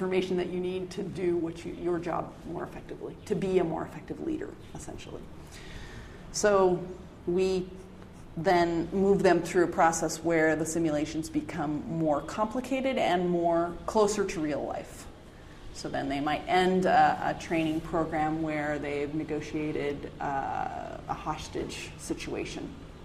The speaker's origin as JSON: {"language": "English", "country": "United States", "said": "So I'm American, Fortunately, my French has improved."}